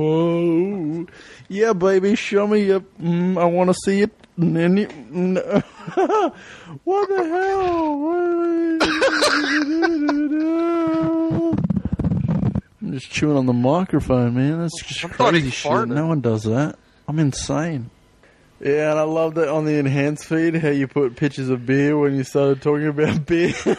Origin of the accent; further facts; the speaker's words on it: Australia; I bags all of Australia. That's mine. … from Australia.